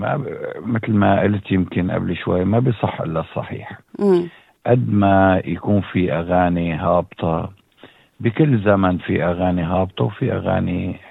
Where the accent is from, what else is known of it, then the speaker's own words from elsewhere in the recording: Beirut, Beirut Governorate, Lebanon; من منطقة البقاع من الشمسطار وشرف بقاع لبنان يعني، ولكن أنا خلقت ببيروت، ببيروت الشرقية، كانوا يقولوا بيروت الشرقية والغربية، هلا خلاص بيروت، وتعلمت بمدارس بيروت وترعرعت، وحتى اتزوجت من بيروت.